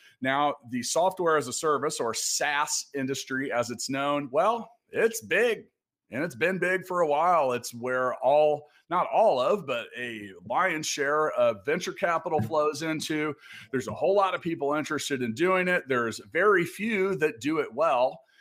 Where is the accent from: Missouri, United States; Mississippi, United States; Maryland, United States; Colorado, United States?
Missouri, United States; Kansas City; Jeff is the CEO of Real Quantum from here in my hometown of Kansas City.